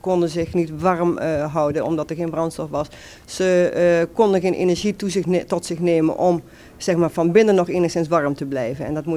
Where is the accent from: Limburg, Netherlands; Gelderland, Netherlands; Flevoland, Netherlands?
Gelderland, Netherlands; 's-Heerenberg; ik kom zelf uit Zeerenberg, uit de Achterhoek.